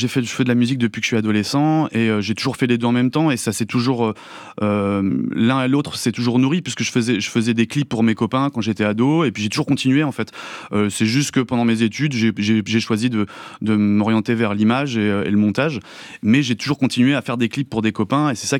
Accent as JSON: {"language": "French", "town": "La Rochelle", "region": "Nouvelle-Aquitaine", "country": "France", "tie": "born or raised there", "said": "J'ai grandi à La Rochelle"}